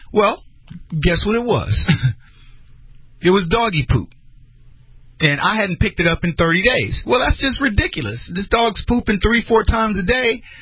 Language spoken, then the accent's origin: English; San Antonio, Texas, United States; growing up in the neighborhood where I grew up on Hay Street in San Antonio, Texas, there were many people that I don't want to live by.